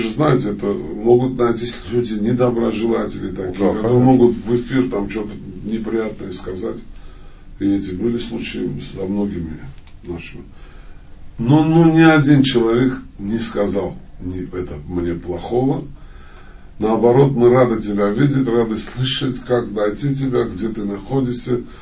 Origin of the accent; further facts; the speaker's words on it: Russia; Потому что мы из России, нам туда по визе.